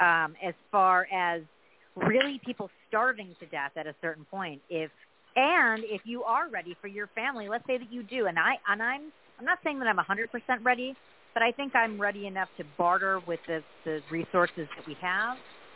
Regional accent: San Diego, California, United States; In a very liberal place. I grew up in San Diego. Very liberal, right?

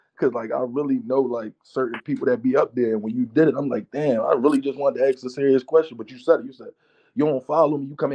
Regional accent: Philadelphia, Pennsylvania, United States; I just wanted to ask that question because I'm from Philly, so I'm like a big Easy fan.

